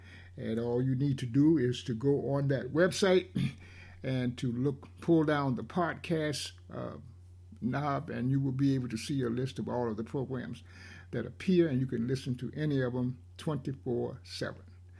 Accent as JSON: {"language": "English", "town": "Raleigh", "region": "North Carolina", "country": "United States", "tie": "born or raised there", "said": "She was born into bondage in 1858 in Raleigh, North Carolina, my hometown."}